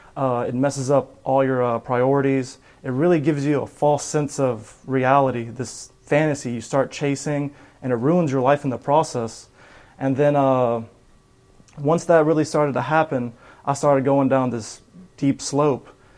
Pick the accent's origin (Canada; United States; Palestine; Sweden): Palestine; Gaza, Gaza Strip; I was raised in an Islamic family. We're from Palestine, Gaza.